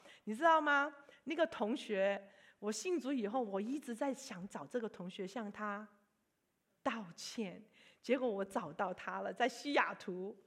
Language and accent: Chinese; Hong Kong; 所以我在香港出生长大，我妈妈很辛苦把我姐姐跟我带大。然后呢因为那个时候的政治环境，我爸爸留在广州